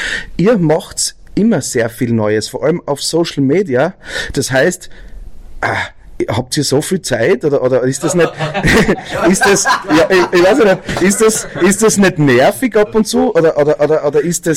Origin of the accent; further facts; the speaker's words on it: Styria, Austria; born there; now in Zell am See, Austria; ich jetzt in Zell am See als gebürtiger Steirer.